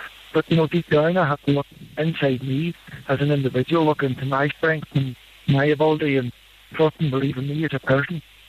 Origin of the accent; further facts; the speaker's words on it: Letterkenny, Ulster, Ireland; getting back to Ulster and getting back to Donegal and my hometown in Letterkenny.